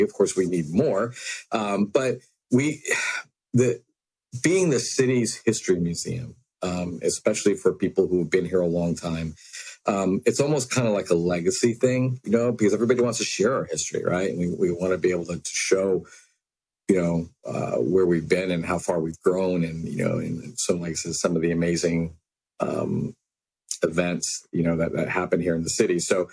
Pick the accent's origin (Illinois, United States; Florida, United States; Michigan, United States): Florida, United States; St. Petersburg; You know, I grew up in St. Petersburg, and everybody growing up in St. Pete